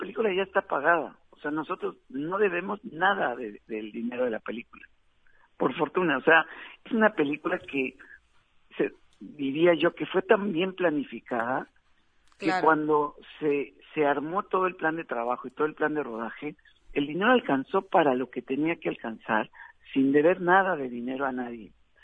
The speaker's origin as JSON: {"language": "Spanish", "country": "Mexico", "accent": "Mexican", "lives_now": "Salto, Uruguay", "said": "yo tengo 15 años viviendo en Uruguay y 13 viviendo en Salto. Entonces, aunque mi acento sigue siendo el mexicano, pues yo ya me siento salteño"}